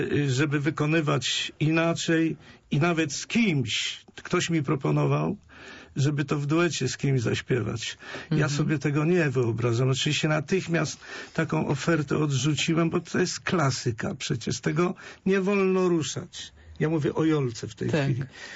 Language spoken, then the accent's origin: Polish; Greater Poland Voivodeship, Poland; now in Świebodzin, Poland; jestem wielkopolaninem z dziada, pradziada i zawsze mile wracam do Poznania. Bo muszę powiedzieć, że ja mieszkam w Świebodzinie, czyli nazywają mnie Lubuszaninem